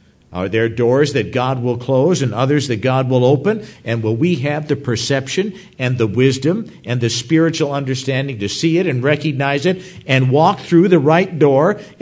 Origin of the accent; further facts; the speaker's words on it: Minnesota, United States; See, I grew up in Minnesota, so the question was, were you born in a barn?